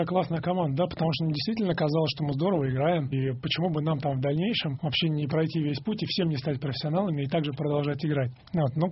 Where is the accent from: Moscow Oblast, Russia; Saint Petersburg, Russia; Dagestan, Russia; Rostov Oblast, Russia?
Saint Petersburg, Russia; also born or lived in Izhevsk; Поэтому мы, в принципе, родной город все-таки Санкт-Петербург.